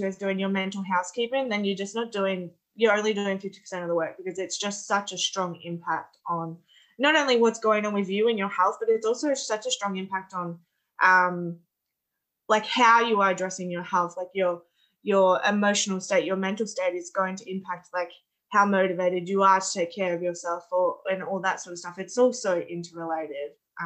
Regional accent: Australia; I'm from Australia. I actually grew up in a really tiny country town. It's only like 300 people in a farming community.

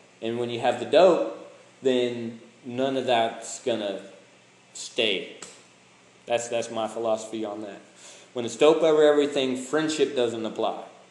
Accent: Las Vegas, Nevada, United States; No. Actually, no. I'm from Las Vegas, Nevada. Yeah. Nellis Air Force Base. My dad was in the military.

